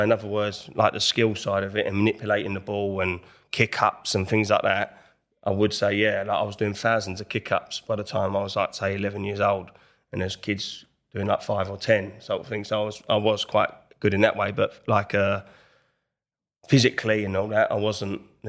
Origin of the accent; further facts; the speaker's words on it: Enfield, London, United Kingdom; I'm in from Enfield, North London. That was from that area.